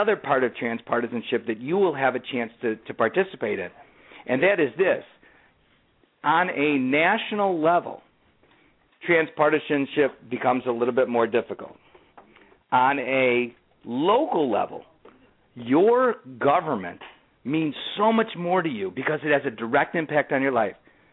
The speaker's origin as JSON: {"language": "English", "town": "Chicago", "region": "Illinois", "country": "United States", "said": "and I know that because I'm a Chicagoan."}